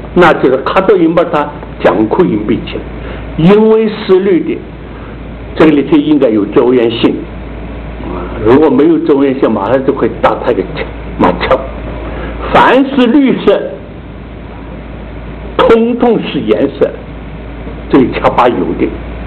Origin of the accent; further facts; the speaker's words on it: China; 我们中国人公孙龙白马非马呢胡闹了